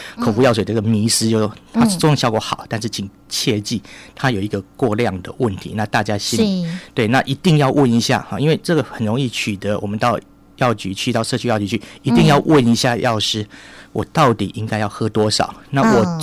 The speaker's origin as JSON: {"language": "Chinese", "country": "Taiwan", "said": "我们台湾人有一个个性就非常节俭的"}